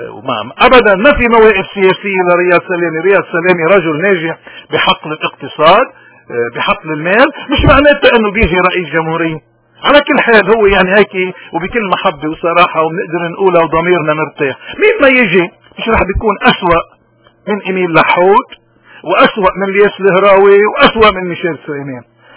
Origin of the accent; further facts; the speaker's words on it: Lebanon; بلدنا لبنان